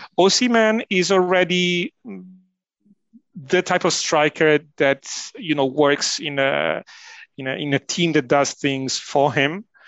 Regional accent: Livorno, Tuscany, Italy; He brought my hometown club, Livorno, back in the Serie A.

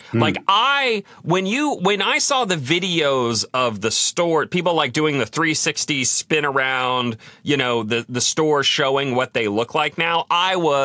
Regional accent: Virginia, United States; also born or lived in Arkansas / Florida; I was born in Arkansas, spent time in Florida and Virginia, spent most of my time in Virginia growing up.

